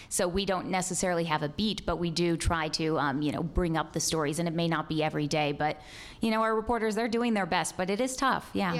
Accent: San Diego, California, United States; I started my career in Nebraska, and I'm from San Diego, California.

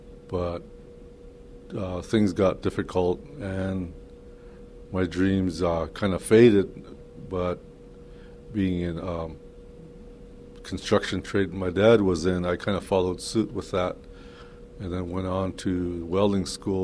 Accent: Crow Reservation, Montana, United States; I grew up on the Crow Reservation, born and raised there.

